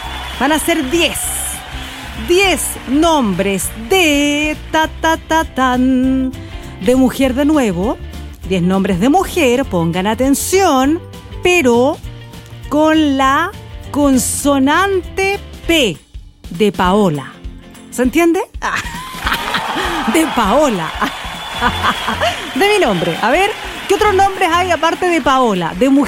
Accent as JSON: {"language": "Spanish", "town": "Hualpén", "region": "Biobío", "country": "Chile", "said": "somos de Hualpín."}